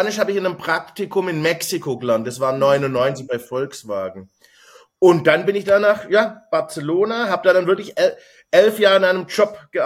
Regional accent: Baden-Württemberg, Germany; accent: Swabian; first language Swabian; Wobei meine Muttersprache ist ja Schwäbisch, also bei Hochdeutsch muss ich mich schon anstrengen.

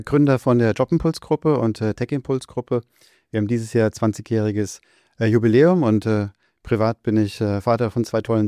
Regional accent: Rhineland-Palatinate, Germany; denn ich komme von der Mosel oder meine Frau und ich, wir kommen beide von der Mosel, sind bei Kochen aufgewachsen, in zwei kleinen Ortschaften.

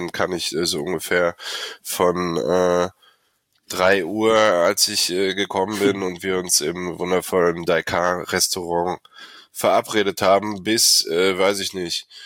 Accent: Olpe, North Rhine-Westphalia, Germany; Ich bin 35, komme nicht direkt aus Köln, ich komme aus Olpe. Wird wahrscheinlich kaum wer kennen. Circa 70 Kilometer Entfernung von Köln.

